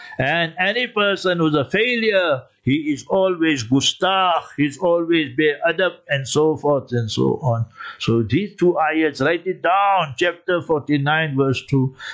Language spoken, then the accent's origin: English; South Africa; So I said, you go tell Sheikh there, I come from South Africa, and don't come tell me I can't see him and all that.